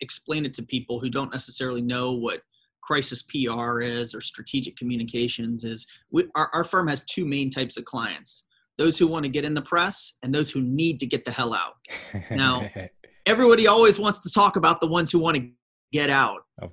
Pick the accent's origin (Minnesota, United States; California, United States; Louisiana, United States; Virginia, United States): Louisiana, United States; Shreveport; moved away as an adult; In all seriousness, I grew up in Shreveport, Louisiana, and I couldn't wait to get out of Louisiana. So I went to Washington, D.C.